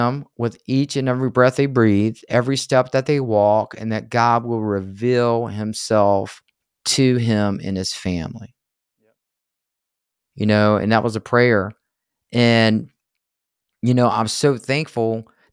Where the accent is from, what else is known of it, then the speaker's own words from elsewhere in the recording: Virginia, United States; I said, hey, I'm from Virginia. I'm headed back to Virginia right now.